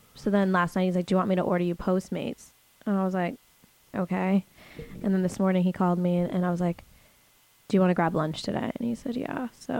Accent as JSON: {"language": "English", "town": "Boston", "region": "Massachusetts", "country": "United States", "said": "And I was like, oh, I'm from Boston."}